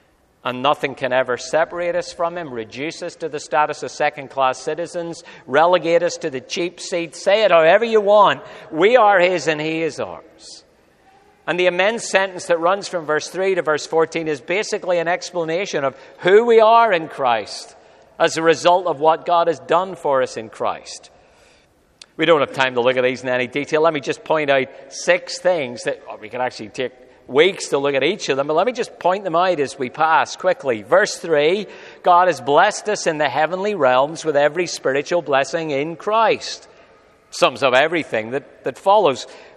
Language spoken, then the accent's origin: English; Northern Ireland, United Kingdom; now in Australia; I'm an Ulster man. I'm an Australian, and if I ever run for office, I'll make up my mind, but until then, I'll just be both.